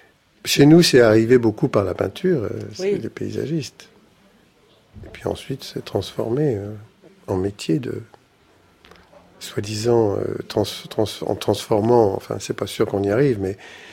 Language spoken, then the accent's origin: French; Nouvelle-Aquitaine, France; si on met quelqu'un du Limousin, moi je suis du Limousin